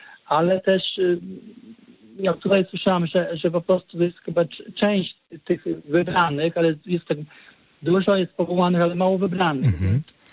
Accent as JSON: {"language": "Polish", "town": "Chodyszewo", "region": "Podlaskie Voivodeship", "country": "Poland", "lives_now": "Białystok, Poland", "said": "Chciałem też powiedzieć, że pochodzę też z Chodyszewa."}